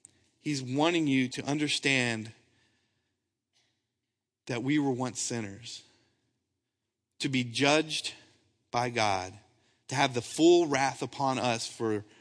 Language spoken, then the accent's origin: English; Wimberley, Texas, United States; I grew up in Wimberley, and so every bit of me says, I need to be out there.